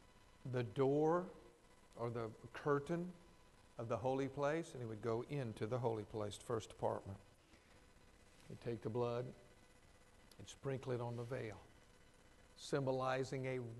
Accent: Louisiana, United States; And the people in the South have a tendency, me coming from Louisiana

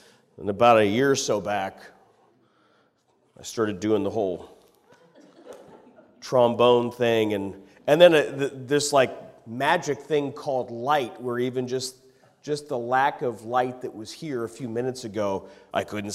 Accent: United Kingdom; like I'm British

